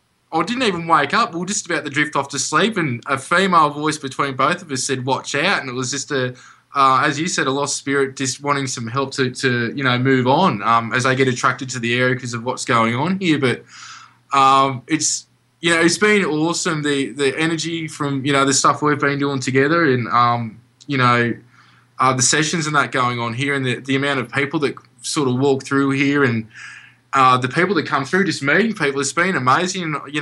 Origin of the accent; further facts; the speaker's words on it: Albury, New South Wales, Australia; I'm from Albury, which is on the border of New South Wales, Victoria, and Australia, sort of down the bottom part.